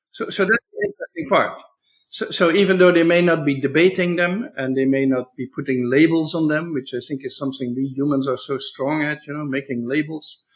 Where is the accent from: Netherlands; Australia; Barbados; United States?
Netherlands; I'm from the Netherlands, and debate about homosexuality I've never understood, because homosexual love was legal in the Netherlands for more than two centuries.